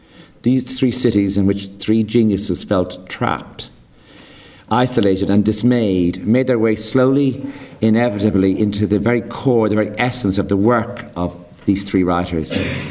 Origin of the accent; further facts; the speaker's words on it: Enniscorthy, County Wexford, Ireland; certainly when I came up from Enniscorthy to UCD